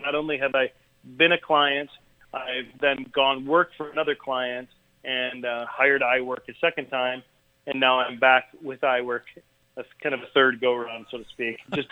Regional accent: Rochester, Michigan, United States; I am a proud Michigander. That's for sure. I grew up in Rochester.

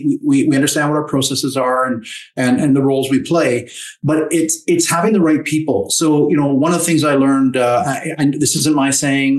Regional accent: Canada; as a Canadian

